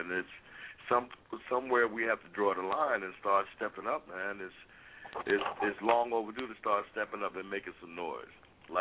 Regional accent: Brooklyn, New York, United States; I've been a Knicks fan all of my life because you know I'm originally from Brooklyn, so.

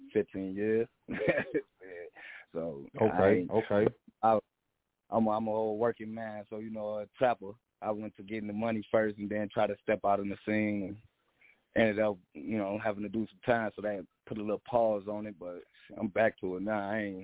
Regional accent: Minneapolis, Minnesota, United States; I'm coming from Minneapolis, Minnesota. I'm coming with real Minnesota music.

